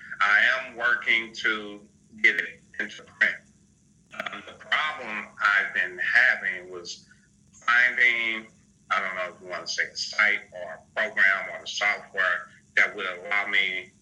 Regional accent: St. Louis, Missouri, United States; I'm from St. Louis, Missouri.

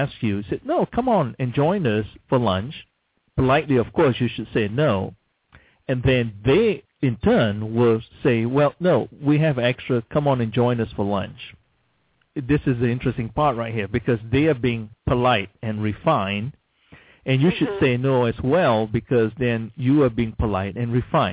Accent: Malaysia; now in United States; I'm Chinese Malaysian. I was born in Malaysia. I'm a U.S. citizen

